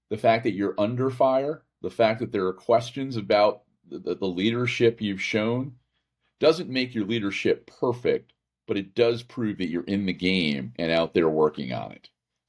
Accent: United States; I'm the American and Jeff's the Canadian

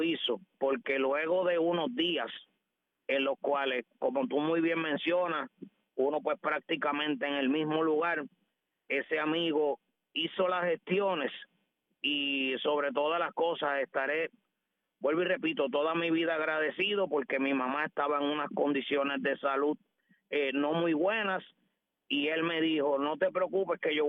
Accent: Aguada, Puerto Rico; Está siendo un día hermoso para acá, para mi pueblo de Aguada.

